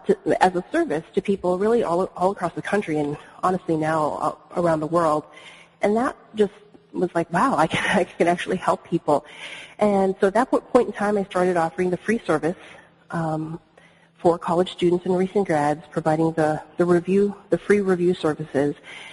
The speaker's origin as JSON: {"language": "English", "region": "West Coast", "country": "Canada", "tie": "born or raised there", "said": "I grew up in Canada, and I'm from the West Coast originally."}